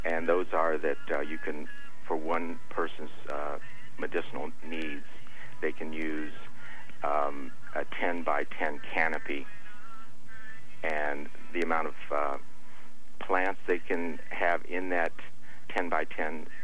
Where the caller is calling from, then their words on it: Willits, California, United States; I'm calling you from Willits, California.